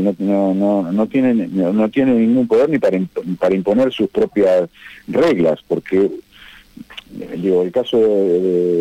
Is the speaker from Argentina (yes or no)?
yes; Argentina; Digo, como argentino, según las Naciones Unidas, Argentina y Gran Bretaña tendrían que estar sentándose a una mesa de discusiones por el tema de la soberanía de Malvinas.